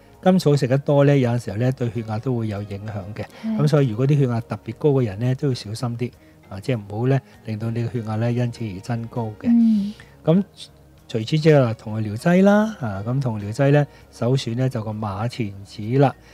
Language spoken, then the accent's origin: Cantonese; China; 我哋中國人咧成日叫做嗰、那個棉花糖啦